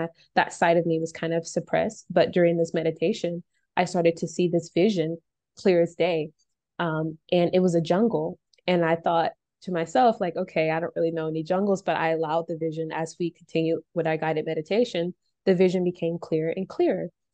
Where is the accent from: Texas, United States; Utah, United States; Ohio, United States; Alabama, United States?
Alabama, United States; born there; I never left the United States. I was born in Alabama. There's no jungles in Alabama or anywhere close.